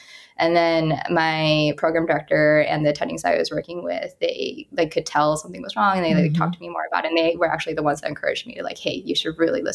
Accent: Saline, Michigan, United States; So I was born and raised in Michigan in a pretty small town called Saline. It's really close to Ann Arbor, where the University of Michigan is.

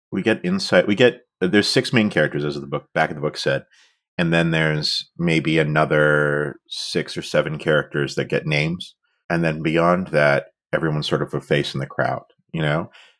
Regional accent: Ontario, Canada; we grew up both outside of Toronto, but in, I think, very different kind of locales.

